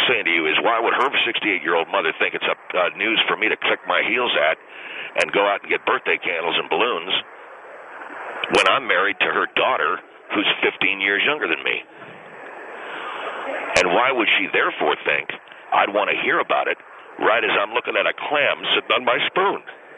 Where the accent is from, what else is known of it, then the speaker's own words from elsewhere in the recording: the South, United States; I'm originally from the South, and I've spent an awful lot of time in Louisiana